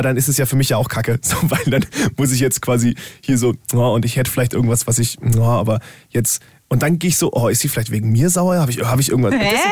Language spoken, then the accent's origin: German; Rehling, Bavaria, Germany; Sehr, der in Rehling, also in meiner, da wo ich herkomme.